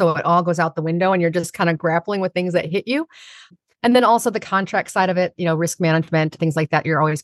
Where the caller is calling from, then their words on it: Detroit, Michigan, United States; I am calling in from Detroit Metro.